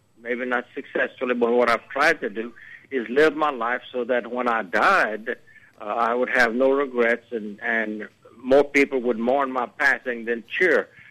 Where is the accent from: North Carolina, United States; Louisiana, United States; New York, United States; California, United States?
Louisiana, United States; Johnson, of course, is from Texas. I'm from Louisiana.